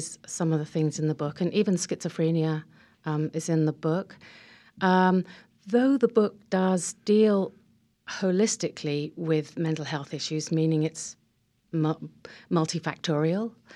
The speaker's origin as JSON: {"language": "English", "region": "England", "country": "United Kingdom", "said": "She's American and I'm English, so we sort of joke about cultural exchange there."}